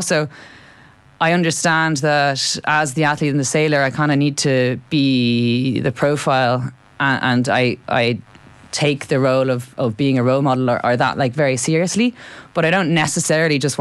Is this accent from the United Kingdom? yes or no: no; Ireland; as a girl growing up in Ireland